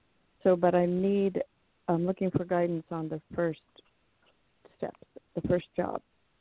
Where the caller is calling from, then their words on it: San Francisco, California, United States; in California in San Francisco we talked about before.